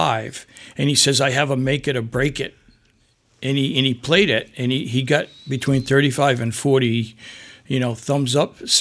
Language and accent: English; Athol, Massachusetts, United States; In Athol. I grew up in Athol.